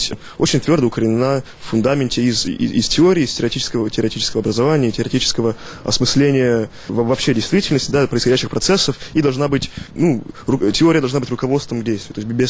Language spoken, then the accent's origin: Russian; Novosibirsk, Novosibirsk Oblast, Russia; born there; я родился в Новосибирском академгородке